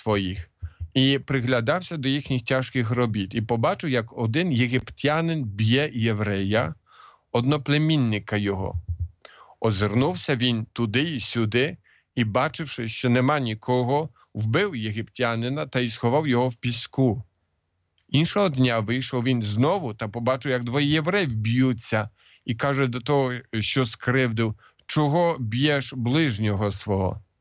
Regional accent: Poland; Хоч я сам поляк

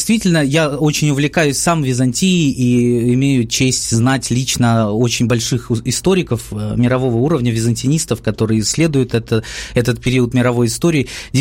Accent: Ukraine; он знал, что мы из Украины

